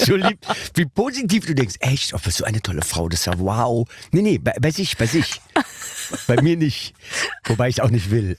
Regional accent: Germany; wir sind Deutscher, wir sind Ausländer, in Spanien halt.

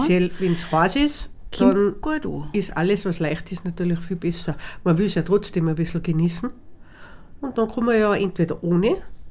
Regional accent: Hopfgarten, Tyrol, Austria; ich bin, sag jetzt, in Hopfgarten aufgewachsen. Ich lebe in Hopfgarten. Ich liebe Hopfgarten.

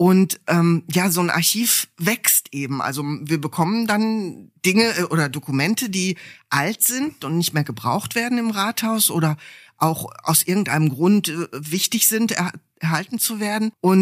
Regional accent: Bottrop, North Rhine-Westphalia, Germany; born there; ich bin in Bottrop geboren. Meine Eltern auch, die sind auch in Bottrop geboren. Und meine Großeltern auch, aber dann hört es schon auf. Dann kommen die aus Oberschlesien, wie sich das gehört.

